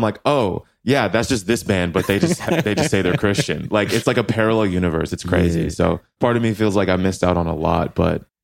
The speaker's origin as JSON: {"language": "English", "town": "Fresno", "region": "California", "country": "United States", "tie": "born there", "also_born_or_lived": "Wheaton / Atlanta / Richmond / Charlotte", "said": "from sort of from everywhere. I tell this story all the time. I'm not really from anywhere. I was born in Fresno, California, but I moved like every 3.5 years of my life, basically."}